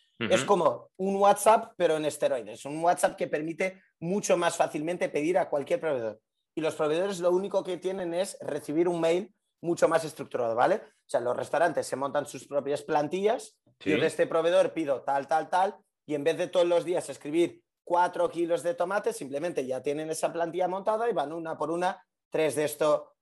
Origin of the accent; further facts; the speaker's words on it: Portugal; Spanish is a second language; moved away as an adult; also born or lived in Paris / London; now in Spain; Yo soy de Portugal. Estudié en Lisboa Economía. Luego estuve en Francia haciendo un máster en Finanzas Internacionales, en París. En ese momento me fui a Londres a hacer prácticas en banca de inversión